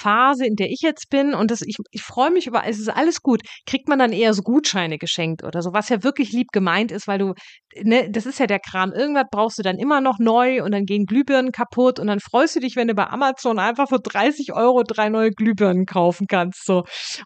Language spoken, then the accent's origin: German; Hesse, Germany; im Hessischen, da aus der Ecke, wo ich herkomme, nennt sich das, glaube ich, Rudelsingen.